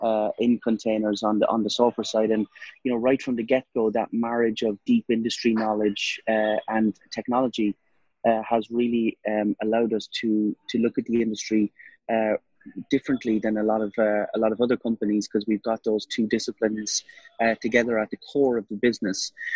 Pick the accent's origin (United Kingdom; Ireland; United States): Ireland; So I'm actually from Ireland originally, but we set up the business in the UK back in 2014.